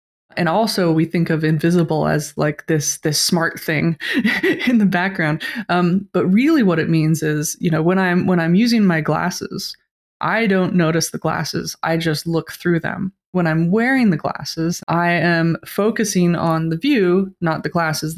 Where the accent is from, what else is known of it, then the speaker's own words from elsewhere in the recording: Denver, Colorado, United States; I grew up in Denver, Colorado. My parents were broadcast engineers